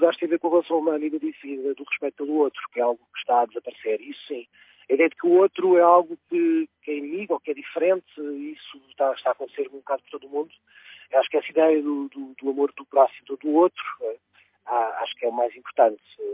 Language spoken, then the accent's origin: Portuguese; Lisbon, Portugal; also born or lived in Mirandela; De Lisboa. Nascido e criado em Lisboa, sim.